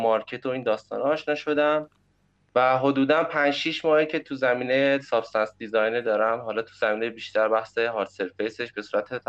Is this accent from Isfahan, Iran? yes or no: yes; Isfahan, Iran; born there; من متولد 73 هستم، اصفهان.